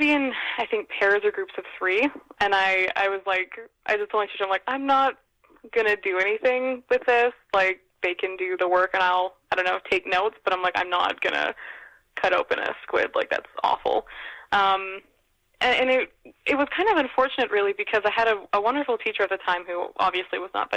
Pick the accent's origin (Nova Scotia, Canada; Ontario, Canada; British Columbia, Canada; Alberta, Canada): British Columbia, Canada; North Delta; I grew up in North Delta, which the community in North Delta is very Indo-Canadian.